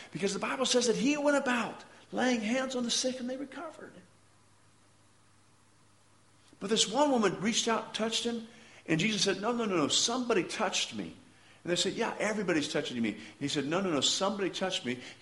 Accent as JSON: {"language": "English", "region": "Kansas", "country": "United States", "tie": "born or raised there", "said": "Bob Dole's from my home state, real close to where I grew up. I knew exactly where he grew up. I know his area. I know his town."}